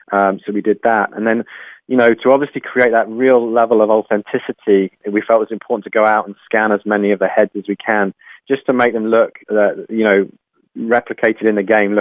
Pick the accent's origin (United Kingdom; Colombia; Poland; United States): United Kingdom; England; moved away as an adult; now in Canada; I'm an Englishman who's lived in Canada now for 6.5 years.